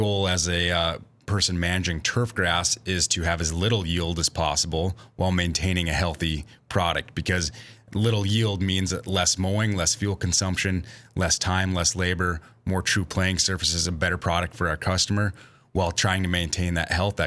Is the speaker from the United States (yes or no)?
yes; New Salem, North Dakota, United States; I grew up in a rural community, though. I'm from New Salem, North Dakota, just down the road. So I think us in North Dakotans, we have that agricultural background.